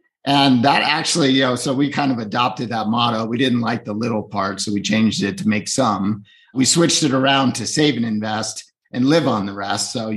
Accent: Northeast, United States; Yeah, so I grew up in the Northeast. I went to work on Wall Street after graduating from college

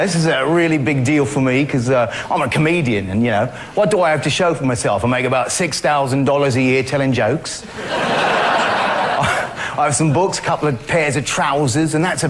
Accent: Australia; I'm a foreigner. I'm from Australia. I've got family history in the United States.

